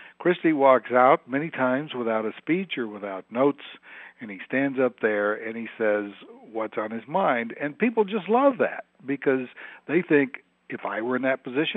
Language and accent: English; New Jersey, United States; I all the time when I'm traveling around, people find out that I'm from New Jersey.